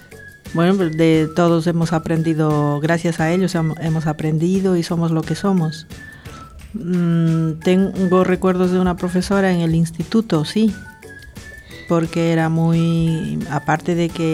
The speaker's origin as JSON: {"language": "Spanish", "country": "Peru", "tie": "born there", "said": "Yo nací en Perú."}